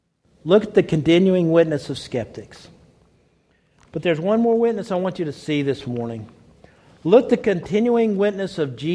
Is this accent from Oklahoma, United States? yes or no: yes; Lawton, Oklahoma, United States; I said a shout out to my hometown, Lawton, Oklahoma.